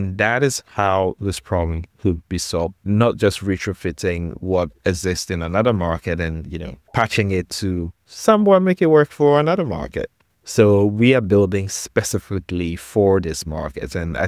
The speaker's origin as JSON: {"language": "English", "country": "Ghana", "said": "Simply put, I'm Ghanaian, for those, you know, who might not have caught the accent yet."}